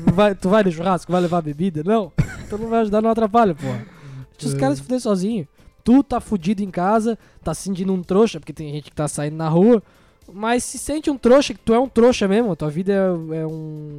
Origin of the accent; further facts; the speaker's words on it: Brazil; Sou indiano. Eu sou brasileiro.